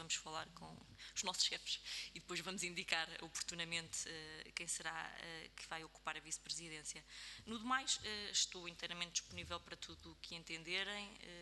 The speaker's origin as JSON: {"language": "Portuguese", "region": "Guarda", "country": "Portugal", "said": "Eu sou também presidente de uma Assembleia Municipal da minha terra, sou do Distrito da Guarda"}